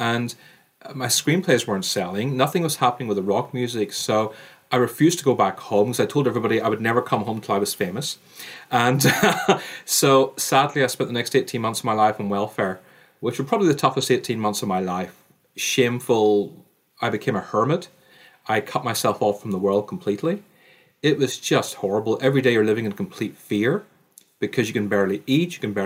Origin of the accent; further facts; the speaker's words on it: Ireland; accent: Irish; Irish, I had the accent, went to Irish school, played Irish sports, but still so many people saw me as being Indian.